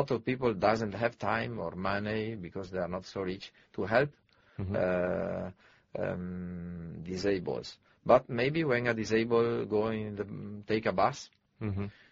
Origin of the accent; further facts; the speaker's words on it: Veneto, Italy; English is a second language; now in China; I am coming from Italy, nearby Venice, a beautiful city.